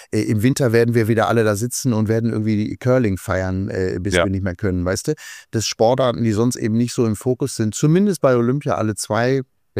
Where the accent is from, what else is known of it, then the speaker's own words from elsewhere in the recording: Hagen, North Rhine-Westphalia, Germany; Das ist in meiner Heimatstadt in Hagen schon in den 80ern und 90er Jahren gemacht worden.